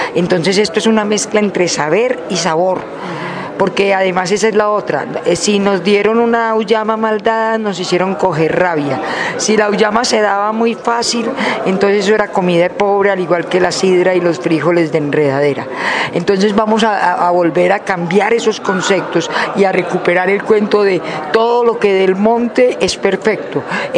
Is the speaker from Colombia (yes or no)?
yes; Armenia, Quindío, Colombia; soy de Armenia, pero soy de Armenia Caldas, antes de que esto se volviera Quindío.